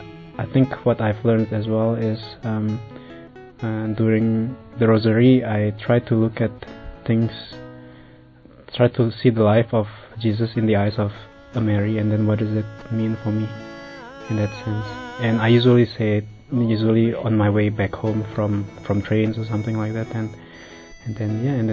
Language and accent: English; New Zealand; I'm from New Zealand and I'm 27 years old.